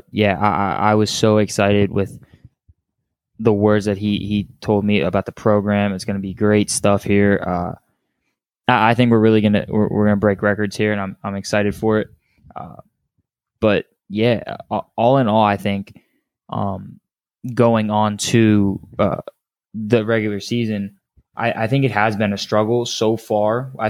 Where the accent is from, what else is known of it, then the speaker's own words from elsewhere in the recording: Tampa, Florida, United States; Honestly, I grew up in Florida. I grew up in Tampa Bay.